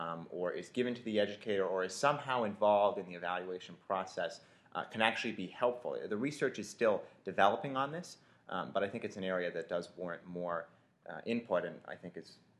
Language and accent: English; New England, United States; I come from New England, and New England in towns has a very sort of direct tradition of democracy.